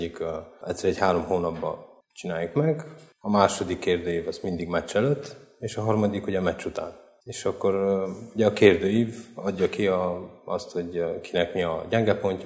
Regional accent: Arad, Arad County, Romania; Aradi vagyok, pszichológiát végeztem, sportoltam is ezelőtt

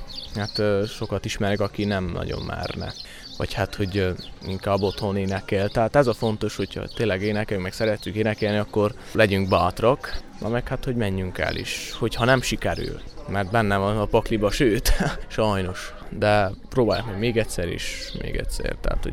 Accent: Székely Land, Romania; Én székely vagyok

